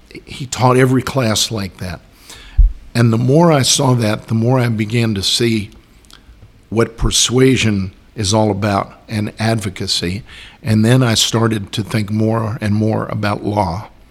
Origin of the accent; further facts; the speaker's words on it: Boston, Massachusetts, United States; now in West Palm Beach, United States; And that happened in the 50s when we moved down here from Boston to the West Palm Beach area.